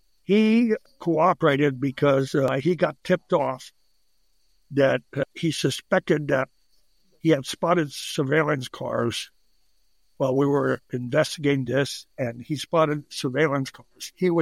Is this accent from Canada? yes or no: yes; Canada; I got a Canadian passport. I'm a Canadian.